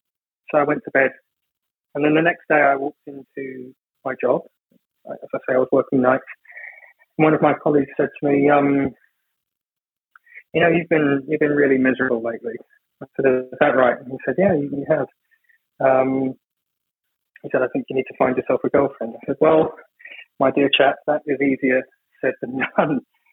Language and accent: English; England, United Kingdom; for some reason I don't particularly get on with English girls. Being English, I know that's rather strange.